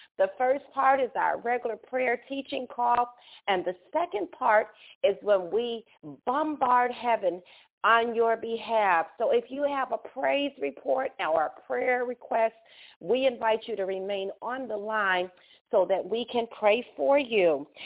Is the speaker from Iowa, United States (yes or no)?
no; Oak Park, Illinois, United States; greeting you from Oak Park, Illinois, my hometown.